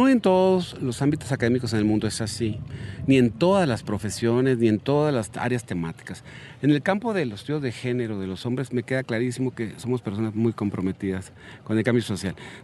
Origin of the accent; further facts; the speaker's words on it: Mexico; cómo llegamos a este punto como sociedad mexicana